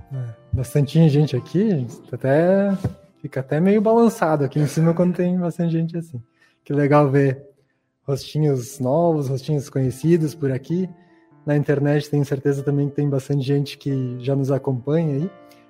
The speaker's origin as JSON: {"language": "Portuguese", "country": "Brazil", "tie": "born there", "said": "Já imagino que todos sejam brasileiros aqui, né? Todos nós nascemos no Brasil."}